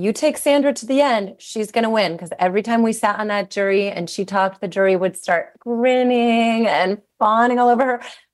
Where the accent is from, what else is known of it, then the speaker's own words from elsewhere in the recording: the South, United States; Yeah, look, I grew up in the South. This is like the food we are fed.